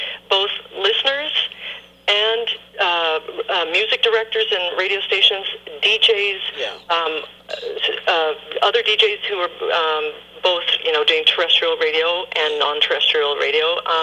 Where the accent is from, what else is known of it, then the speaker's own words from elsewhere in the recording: Canada; Because I'm Canadian, song.